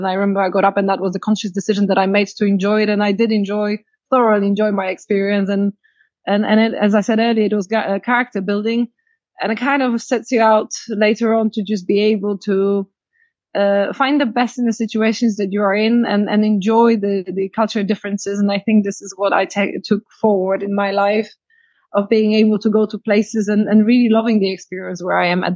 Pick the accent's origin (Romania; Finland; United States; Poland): Poland; accent: mixed; English is a second language; Okay, so it's a very mixed accent, I guess. I'm Polish, raised and born in Poland.